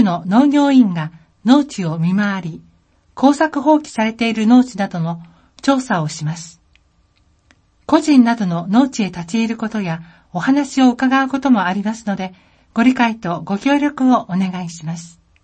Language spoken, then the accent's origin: Japanese; New Zealand; Japanese is a second language; 今回は私の出身国、ニュージーランドを代表する動物、キーウィを紹介します。